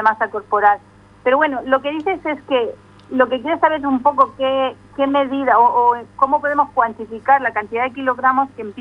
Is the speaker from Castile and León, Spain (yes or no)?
no; Murcia, Region of Murcia, Spain; now in Oxford, United Kingdom; Soy del sur de España, de Murcia